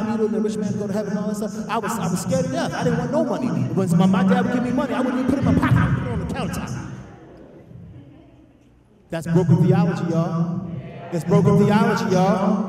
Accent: Baltimore, Maryland, United States; I'm from Baltimore. I had no cousins here. I didn't have any brothers.

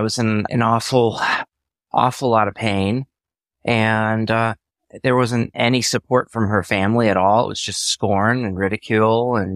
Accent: Pennsylvania, United States; also born or lived in Kansas; I was born in Kansas and grew up in Pennsylvania.

